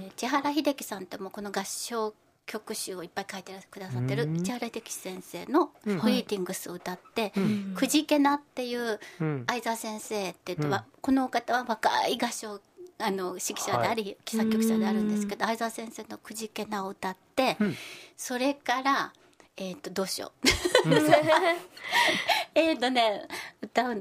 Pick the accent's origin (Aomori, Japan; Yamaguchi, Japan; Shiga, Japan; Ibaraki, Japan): Shiga, Japan; Otsu; はい、大津の出身なんですけどね、この、はい、大津琵琶湖っていうのは実家が大津なんですけど